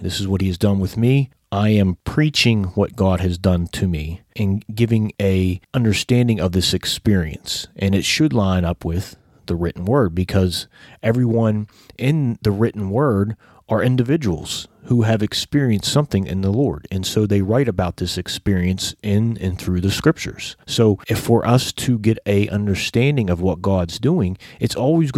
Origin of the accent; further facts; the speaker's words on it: United States; You know, though I'm from America, my flesh loves America